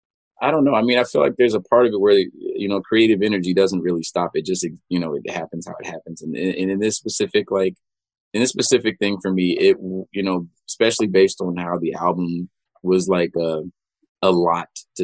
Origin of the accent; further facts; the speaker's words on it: Compton, California, United States; Yeah, I'm from Compton.